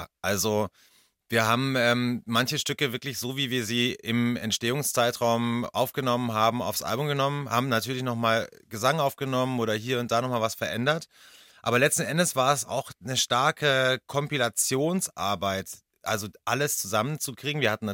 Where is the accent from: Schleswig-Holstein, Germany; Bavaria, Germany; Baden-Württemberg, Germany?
Bavaria, Germany; Ja, aber ich bin ja Bayer und in bayerischer Geschwindigkeit ist das eigentlich ein ganz normaler Notwiss-Zyklus.